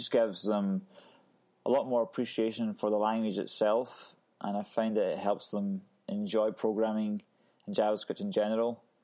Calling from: London, United Kingdom; I'm calling from central London.

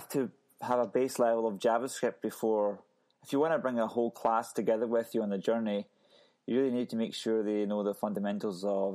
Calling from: London, United Kingdom; I'm calling from central London.

